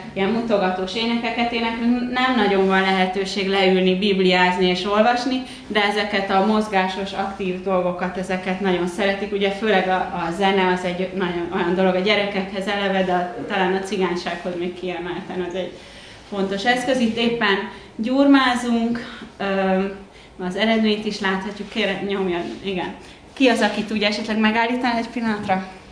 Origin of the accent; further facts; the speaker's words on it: Budapest, Hungary; tehát én budapesti vagyok, és nem vagyok vanyarci benszülött.